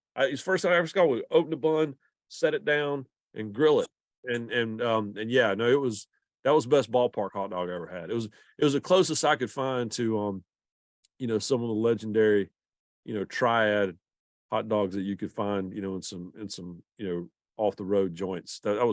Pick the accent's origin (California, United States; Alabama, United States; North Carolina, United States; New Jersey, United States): North Carolina, United States; Rockingham; born there; also born or lived in Shelby / Raleigh / Greenville; and I was born in Rockingham, North Carolina, lived in Shelby, lived in Raleigh, lived in Greenville, South Carolina before it was cool.